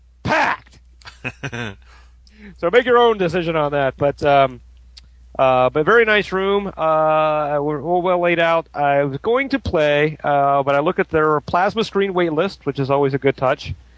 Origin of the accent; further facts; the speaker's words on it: Columbus, Ohio, United States; I grew up in Columbus, Ohio.